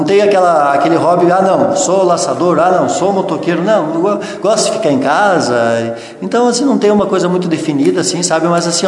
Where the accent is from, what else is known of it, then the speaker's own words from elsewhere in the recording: Ibiaçá, Rio Grande do Sul, Brazil; born there; Mas é oriunda de Ibiaçá, eu nasci em Ibiaçá e hoje estamos aqui em Lagoa já há mais de 34